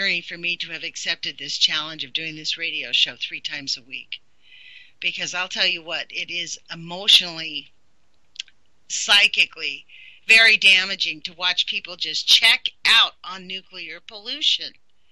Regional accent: United States; Last night was a humiliation as an American.

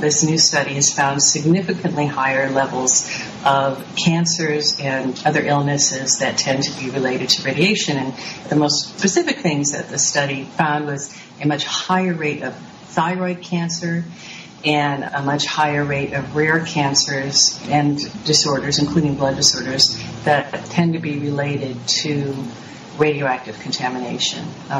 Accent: Colorado, United States; in my neighborhood where I grew up near Rocky Flats and when I was working at Rocky Flats, we always heard lots of stories. My sisters and I grew up with the idea that cancer was just very commonplace.

